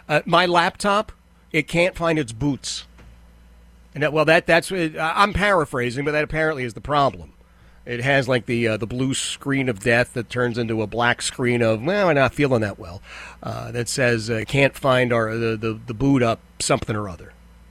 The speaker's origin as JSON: {"language": "English", "country": "United States", "said": "Mr. Katz, as an American, I give full support to the president"}